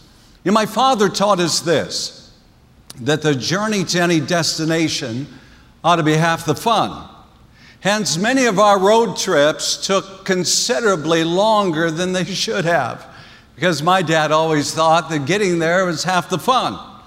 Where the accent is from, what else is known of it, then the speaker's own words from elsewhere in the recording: South Dakota, United States; growing up in South Dakota